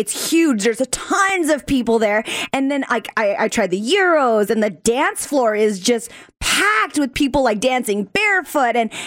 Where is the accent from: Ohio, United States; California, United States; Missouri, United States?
California, United States; Chula Vista; I'm from Chula Vista, California. It's a suburb right below San Diego.